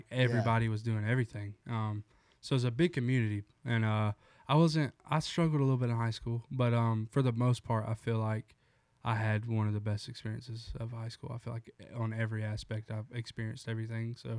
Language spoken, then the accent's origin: English; South Carolina, United States; also born or lived in Georgia; I'm actually, I was born in Georgia, raised in South Carolina.